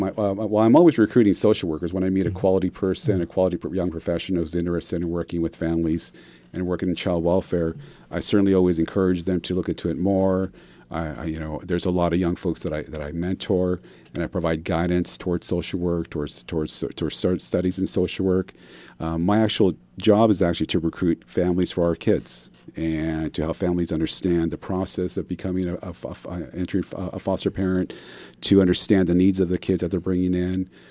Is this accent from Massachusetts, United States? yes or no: no; California, United States; I'm locally born and bred in Santa Barbara County, and I've seen the ups and downs of the community.